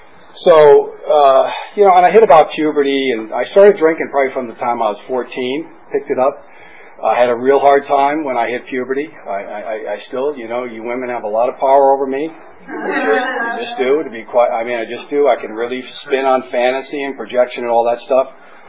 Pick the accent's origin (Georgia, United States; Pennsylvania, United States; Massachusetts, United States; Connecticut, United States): Connecticut, United States; also born or lived in New Jersey; I was born in New Jersey, raised in Connecticut